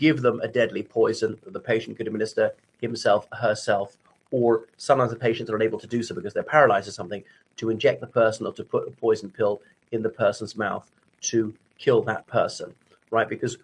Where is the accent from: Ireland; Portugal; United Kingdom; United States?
Ireland; from Ireland.